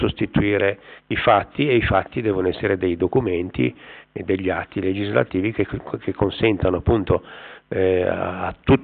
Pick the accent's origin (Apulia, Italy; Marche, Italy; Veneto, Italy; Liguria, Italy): Liguria, Italy; Sestri; io sono di Sestri, conosco molto bene Multedo, conosco molto bene quella zona